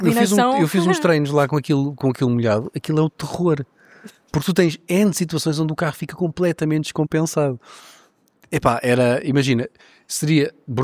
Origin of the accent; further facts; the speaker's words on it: Portugal; É pá, imagina, como português nada me daria mais prazer.